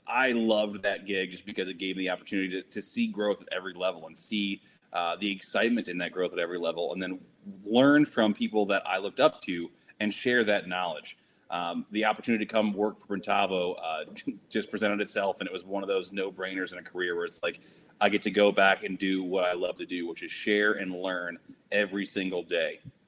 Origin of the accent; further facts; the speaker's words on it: Chicago, Illinois, United States; I don't have the accent like he does, but I'm also from Chicago.